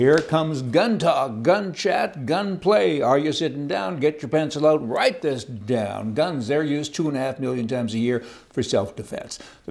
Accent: Canada; now in United States; I'm a Canadian, and most Canadians kind of have a hard time with that.

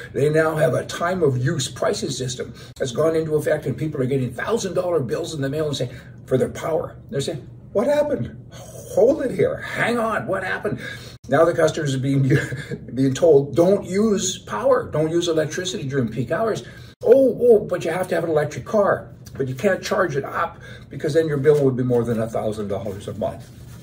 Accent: Canada; also born or lived in United States; I'm in Canada a lot because, you know, I'm Canadian. I'm both, actually. But I'm in Canada right now as we speak

